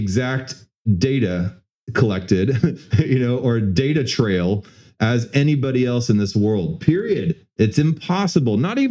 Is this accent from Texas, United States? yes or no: yes; Houston, Texas, United States; You know, I grew up in Houston.